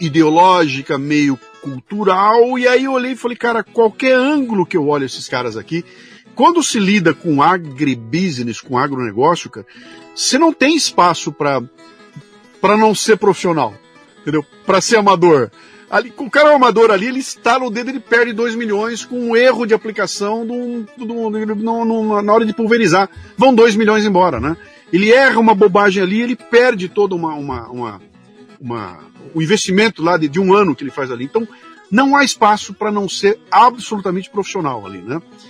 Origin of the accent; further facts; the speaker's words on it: Bauru, São Paulo, Brazil; Eu sou de Bauru, né, cara? Então eu tenho o pé lá, né?